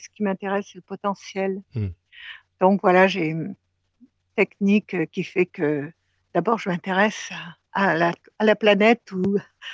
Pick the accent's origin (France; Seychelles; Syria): Syria; Aleppo, Aleppo Governorate; born there; je suis née à Alep parce que mon père était dans l'armée française, j'étais officier à ce moment-là, et que pendant la guerre, parce que je suis née en 44, je suis une vieille dame